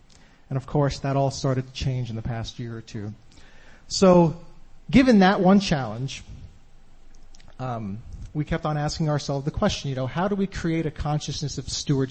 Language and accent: English; New Jersey, United States; I'm joined by my esteemed colleague, Teresa. We're both from New Jersey.